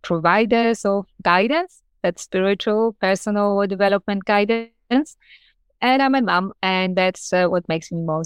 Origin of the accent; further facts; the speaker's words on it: Poland; accent: Polish; English is a second language; moved away as an adult; now in London, United Kingdom; I'm joining you from London in the United Kingdom, and my accent comes from Poland, where I was born, brought up, and I moved to live in London in 2000, I believe. So if you count your my years, it's nearly half of my life. I've been here nearly here for half of my life.